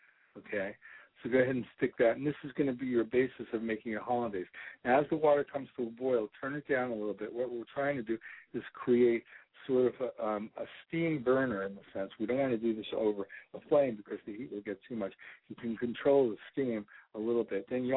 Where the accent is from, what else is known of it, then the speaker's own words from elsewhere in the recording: Brooklyn, New York, United States; growing up in New York, in Brooklyn, at the delicatessen